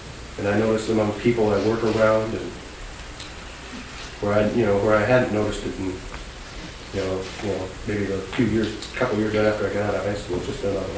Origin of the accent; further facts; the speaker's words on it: Bellingham, Washington, United States; when I was growing up in Bellingham, you know, blacks were never